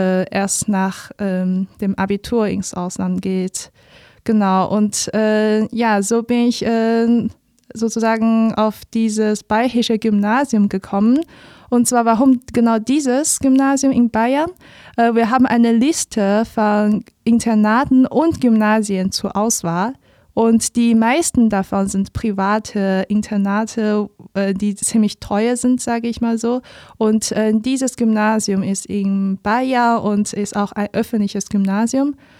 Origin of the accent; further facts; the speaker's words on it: Nanjing, Jiangsu, China; also born or lived in Leipzig; now in Jena, Germany; ich komme ursprünglich aus China. Und zwar meine Heimatstadt ist Nanjing, die auch eine Partnerstadt von Leipzig ist. Und ich studiere zurzeit in Jena.